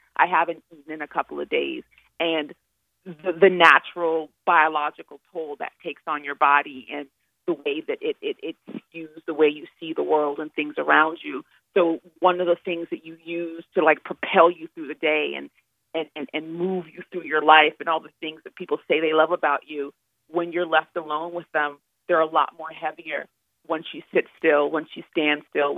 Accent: Nigeria; born there; I'm Nigerian by birth

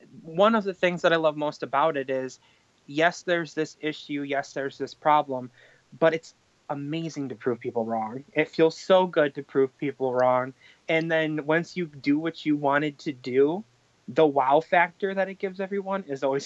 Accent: Canandaigua, New York, United States; I am from Canandaigua, New York

